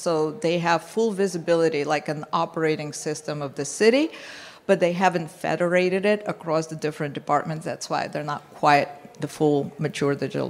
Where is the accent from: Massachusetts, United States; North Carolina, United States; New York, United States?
Massachusetts, United States; Boston; I'm from Boston, so